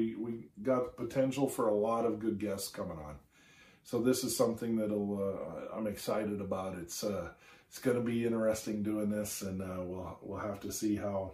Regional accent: Vermillion, South Dakota, United States; I grew up in South Dakota for a bit of my childhood, especially towards the end. I came back to Vermilion like three times in my childhood, and I ended up graduating high school there.

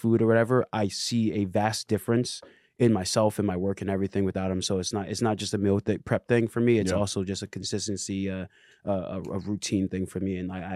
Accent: Morristown, New Jersey, United States; Like, I grew up in Morristown, New Jersey.

